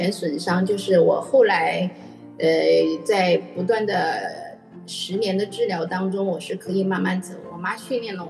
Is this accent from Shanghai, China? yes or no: no; Xinjiang, China; 我出生在新疆马南河基地